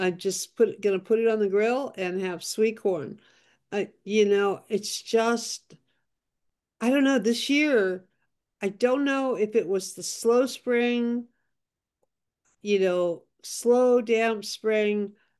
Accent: California, United States; I grew up in Kern County, we grew potatoes.

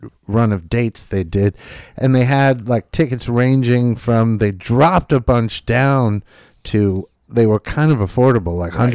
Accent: Flushing, New York, United States; born there; Same. I was born in Flushing.

